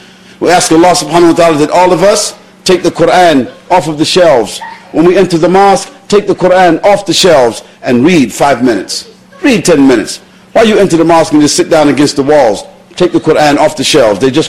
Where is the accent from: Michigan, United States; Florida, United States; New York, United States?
New York, United States; Brooklyn; I was born in Harlem, New York. I was raised in a city called Brooklyn, another planet.